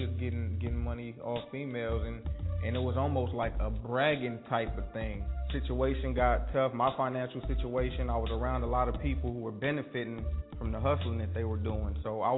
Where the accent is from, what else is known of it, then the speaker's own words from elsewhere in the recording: Cudahy, California, United States; also born or lived in Compton; I grew up in Cudahy, California, real small hood. My mother, raised me primarily. My father stayed in Compton, California. So I would go back and forth, go to Compton for the summer, come back.